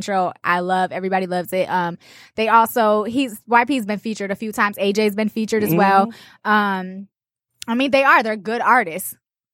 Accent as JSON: {"language": "English", "town": "Lansing", "region": "Michigan", "country": "United States", "tie": "born or raised there", "also_born_or_lived": "Jackson", "said": "And I was born in Jackson, but then I was raised in Lansing. But Jackson and Lansing are very similar"}